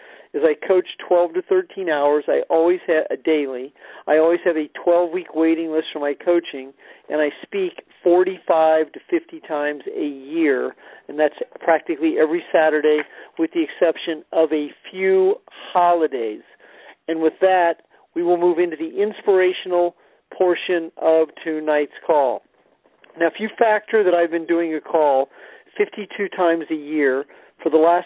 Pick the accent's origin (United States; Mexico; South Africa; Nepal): United States; Kansas City, Missouri; And then I'll be in my hometown, one of my hometowns, Kansas City, Missouri.